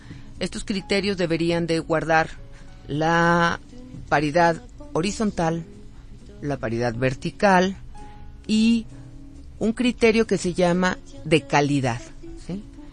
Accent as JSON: {"language": "Spanish", "country": "Mexico", "said": "somos más mujeres como población mexicana"}